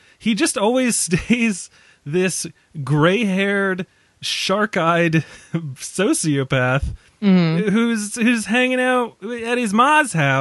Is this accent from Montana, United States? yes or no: no; Boston, Massachusetts, United States; accent: Boston; I'm slipping into my shitty Boston accent just out of habit now, so I apologize.